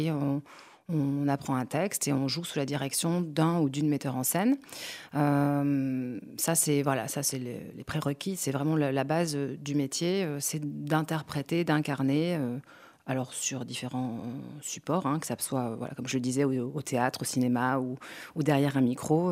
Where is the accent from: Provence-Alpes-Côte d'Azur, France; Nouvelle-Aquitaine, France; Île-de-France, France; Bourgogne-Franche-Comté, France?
Provence-Alpes-Côte d'Azur, France; Aix-en-Provence; moved away as an adult; now in Lyon, France; Je suis originaire d'Aix-en-Provence, où j'ai vécu dans un petit village, une petite ville à côté jusqu'à mes 18 ans, après mon bac, avant de partir vadrouiller un peu dans les villes de France. Et je vis à Lyon depuis une bonne grosse dizaine d'années maintenant.